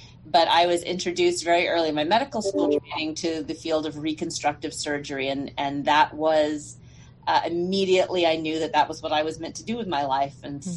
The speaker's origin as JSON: {"language": "English", "town": "El Paso", "region": "Texas", "country": "United States", "tie": "born or raised there", "said": "Not born here, but I got here as soon as I could. So I went to first through 12th grade here in El Paso."}